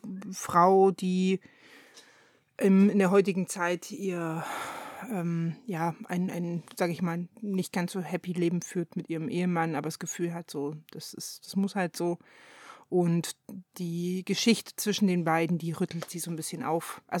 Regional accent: eastern Germany, Germany; Ja, und ich bin halt im Osten groß geworden.

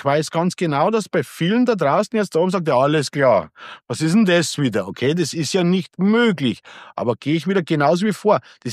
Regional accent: Deggendorf, Bavaria, Germany; ich komme ja aus der Nähe von Deckendorf und bei uns ist BMW in der Nähe

